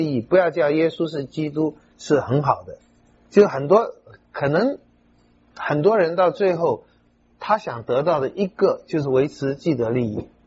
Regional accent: China; 从我们中国人观点来讲，这些你都要有一些准备，知道怎么回答。

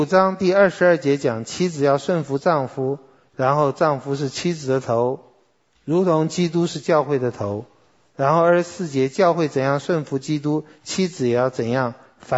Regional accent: China; 所以我们中国人早期也一直觉得西方人不孝顺嘛

